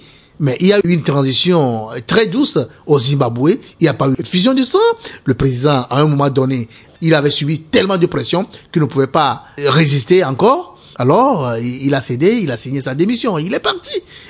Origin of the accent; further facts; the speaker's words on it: Togo; on va appeler l'opposition, l'opposition, nous sommes tous des Togolais, on va se comprendre entre nous.